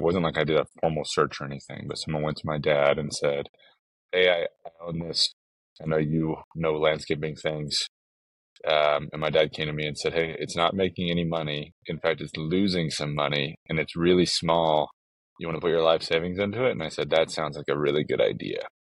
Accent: Austin, Texas, United States; So I'm in Texas, born and raised in Austin, Texas, which when I was born was not near as cool as it is today

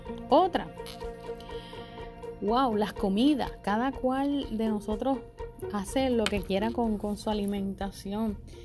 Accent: Puerto Rico; Todavía en mi país, Puerto Rico

